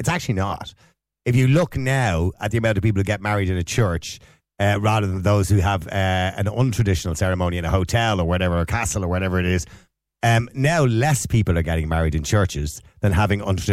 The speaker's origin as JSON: {"language": "English", "country": "New Zealand", "said": "No, I'm not Australian. New Zealand."}